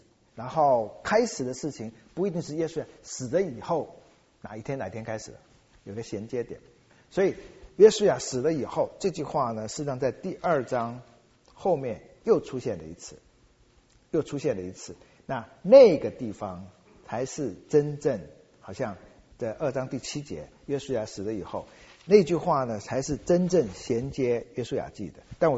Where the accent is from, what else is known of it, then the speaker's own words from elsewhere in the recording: China; 好像我们中国人很看重历史